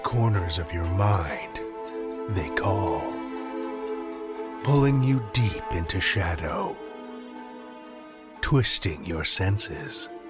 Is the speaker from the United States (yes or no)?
no; Saskatoon, Saskatchewan, Canada; This week, here in my hometown of Saskatoon, finally saw the first real emergence of spring.